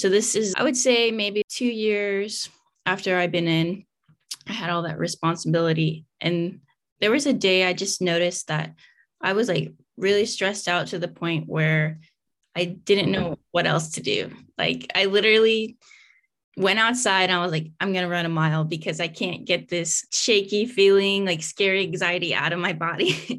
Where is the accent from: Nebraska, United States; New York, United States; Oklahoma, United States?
Nebraska, United States; also born or lived in Virginia / California; So I am originally from Nebraska. I served about 7 years in the Navy.